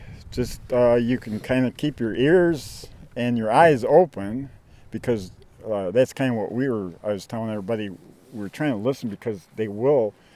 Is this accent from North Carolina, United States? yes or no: no; Rockford, Illinois, United States; now in Oregon, United States; I live in Oregon, and I've been in Oregon about 15 years. I grew up in Rockford.